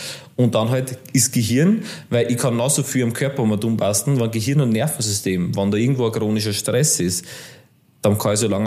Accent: Lower Austria, Austria; Ich komme ja eigentlich aus Niederösterreich, ich bin eigentlich vom Bahnhof aufgewachsen.

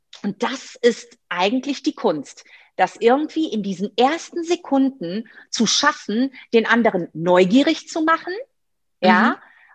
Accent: Rhineland, Germany; Genau, weil ich bin ja Rheinländerin, ne?

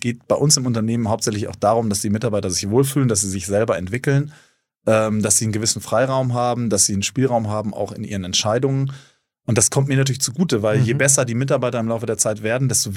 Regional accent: North Rhine-Westphalia, Germany; now in Hamburg, Germany; ich bin Hamburger. Kein gebürtiger leider, obwohl ich mich so fühle. Ich bin eigentlich Ostwestfale.

